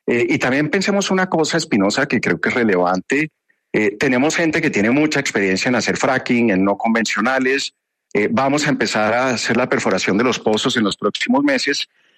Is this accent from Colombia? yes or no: yes; Colombia; ¿qué queremos como colombianos para seguir creciendo?